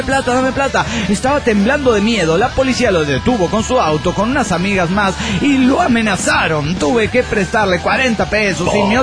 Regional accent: Morelia, Michoacán, Mexico; de Morelia, Michoacán, México!

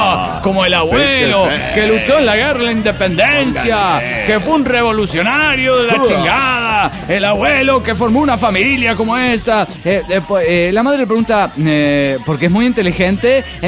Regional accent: Cuernavaca, Morelos, Mexico; de Cuernavaca, Morelos, México.

